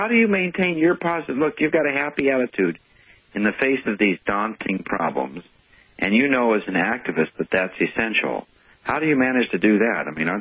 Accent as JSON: {"language": "English", "region": "Minnesota", "country": "United States", "said": "I'm from Minnesota. We're skeptical out there in the snowdrifts."}